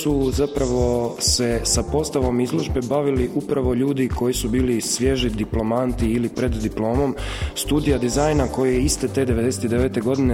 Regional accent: Croatia; ja sam dizajner iz Hrvatske

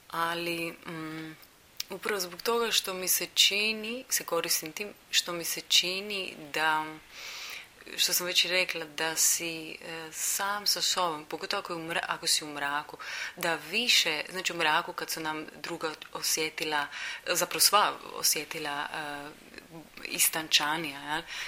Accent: Split, Split-Dalmatia County, Croatia; koja je nastala u Splitu, znači u mom rodnom gradu, uz more.

